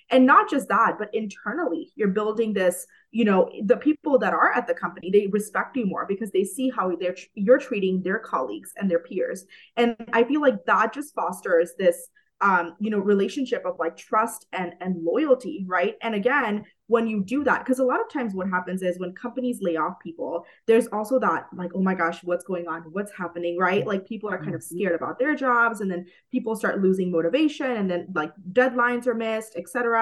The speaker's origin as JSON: {"language": "English", "country": "India", "said": "So I come from India, which, as you all know, is a land of the language Sanskrit."}